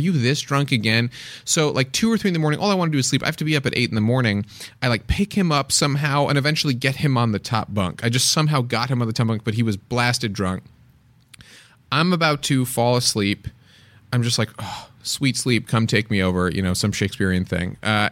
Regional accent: the North, United States; But I went to college somewhere in the South, and I'm from the North.

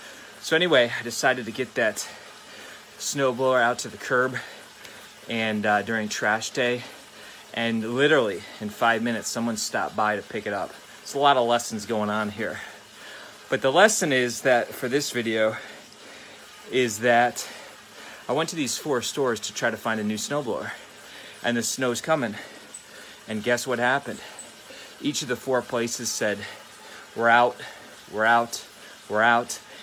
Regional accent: Wisconsin, United States; We're here in Ohio. There's not a ton of snow. I grew up in Wisconsin. There's quite a bit more than that.

